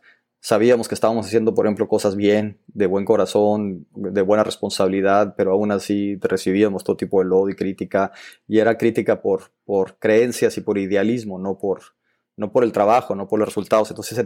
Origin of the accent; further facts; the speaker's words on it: Agua Prieta, Sonora, Mexico; Vengo de un pueblo de Sonora que se llama Agua Prieta, Sonora, que está en el norte, es frontera.